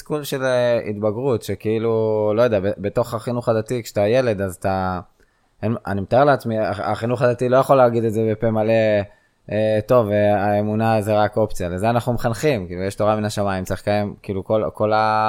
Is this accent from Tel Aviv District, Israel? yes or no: no; Nir Galim, Southern District, Israel; אני בתור ילד, תגיד לי אם זה החוויה שאתה מתכוון אליה, גדלתי במושב נרגלים